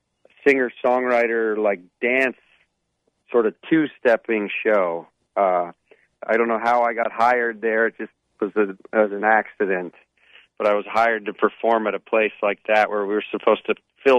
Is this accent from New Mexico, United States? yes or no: yes; Taos, New Mexico, United States; You know, growing up in Taos, New Mexico, where I'm from, I thought it was I didn't know it at the time, but looking back on it, it was pretty Wild West.